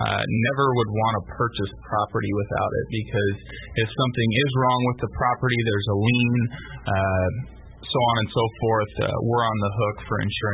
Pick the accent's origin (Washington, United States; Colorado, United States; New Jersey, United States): Washington, United States; Yakima; I grew up in Yakima and spent a lot of time down here in Tri-Cities playing athletics growing up.